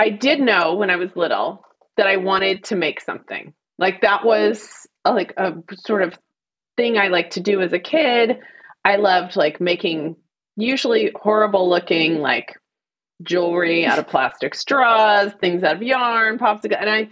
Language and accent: English; Fort Worth, Texas, United States; I grew up in Fort Worth, Texas, and I got home, sent home from school in eighth grade for wearing too much makeup.